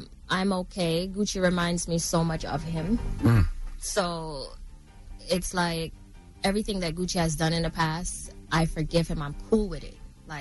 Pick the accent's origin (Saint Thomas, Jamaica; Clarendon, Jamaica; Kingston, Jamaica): Saint Thomas, Jamaica; Growing up in Jamaica, I witnessed my dad being murdered.